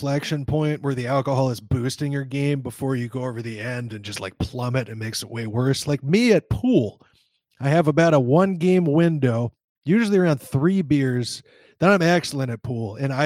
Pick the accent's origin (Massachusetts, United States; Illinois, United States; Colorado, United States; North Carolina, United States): Illinois, United States; I'm going to speak to my home state and go with Pritzker.